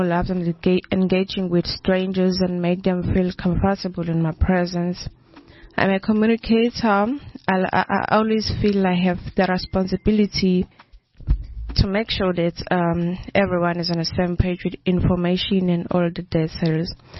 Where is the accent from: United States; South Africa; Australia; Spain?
South Africa; Inanda, KwaZulu-Natal; I'm from Inanda. I started my primary school at Shembe Primary School. I did my high school education in Inanda Comprehensive.